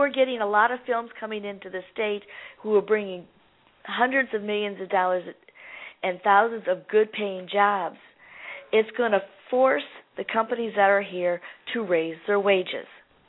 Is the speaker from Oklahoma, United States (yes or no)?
yes; Oklahoma, United States; I'm supporting my home state. The military series is going to Oklahoma